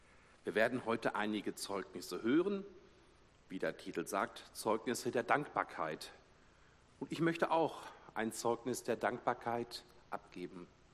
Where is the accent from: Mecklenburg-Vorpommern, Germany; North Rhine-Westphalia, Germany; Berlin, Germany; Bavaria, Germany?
North Rhine-Westphalia, Germany; Dortmund; Haha, sagt er, wo kommst du her? Ich sage, aus Dortmund.